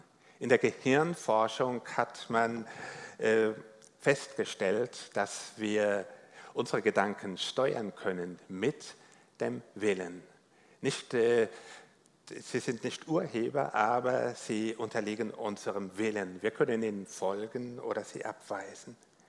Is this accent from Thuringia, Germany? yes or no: no; Rhineland-Palatinate, Germany; bin Pfälzer, von daher wundert sich nicht, dass mein Dialekt etwas anders ist.